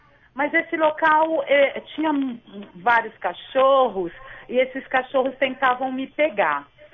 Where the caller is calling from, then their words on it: São Paulo, Brazil; Eu sou de Pirituba, São